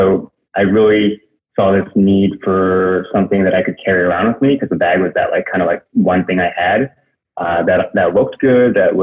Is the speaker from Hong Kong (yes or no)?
yes; Hong Kong; So I'm originally from Hong Kong. It's kind of where I grew up and went to school, went to college in the East Coast